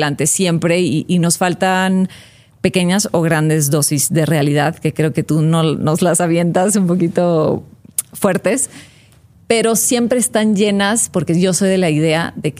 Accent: Sonora, Mexico; moved away as an adult; now in Mexico City, Mexico; Yo llegué a la Ciudad de México cuando tenía 20 años.

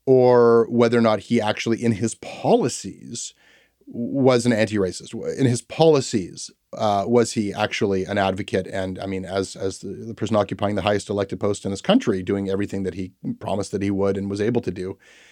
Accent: Toronto, Ontario, Canada; He was certainly presented as a hero to me growing up in Toronto.

